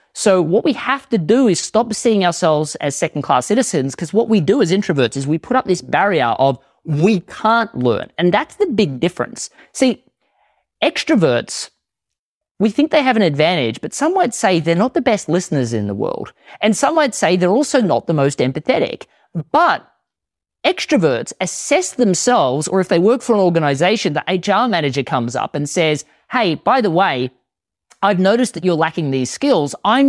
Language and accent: English; Australia; now in United States; Well, I am Australian